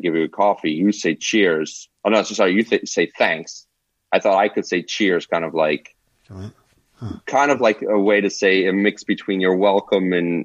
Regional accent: New York, United States; I'm Jewish and I'm coming from the New York Jewish culture.

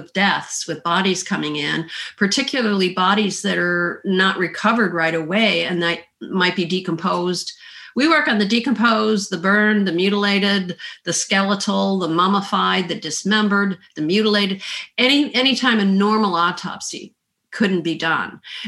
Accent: Midwest, United States; also born or lived in Minnesota; I grew up in the Midwest, partly in Illinois near Chicago and partly in Minnesota. I've lived in the South, though, for the vast majority of my life.

